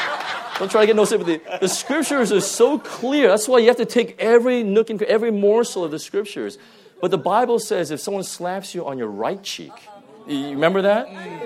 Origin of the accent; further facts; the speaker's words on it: California, United States; I'm just typical. I'm from Southern California.